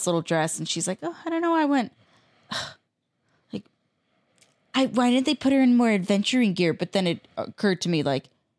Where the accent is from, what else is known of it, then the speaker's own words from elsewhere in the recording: United States; as an American, we do have very crunchy accents.